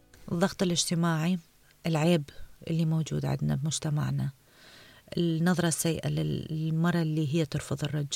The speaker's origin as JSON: {"language": "Arabic", "country": "Iraq", "moved": "yes", "lives_now": "Denmark", "said": "وعمري 36 سنة، أنا من العراق وصار لي عايشة بالدنمارك من 93"}